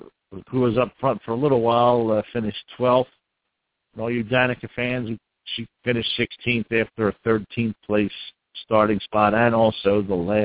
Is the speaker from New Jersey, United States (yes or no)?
yes; Washington Township, New Jersey, United States; and I'm from Washington Township, Gloucester County, New Jersey.